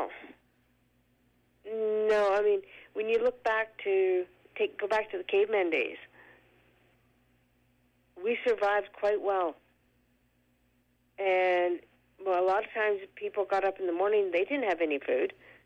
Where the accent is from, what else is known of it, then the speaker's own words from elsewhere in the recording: Canada; Though we're Canadian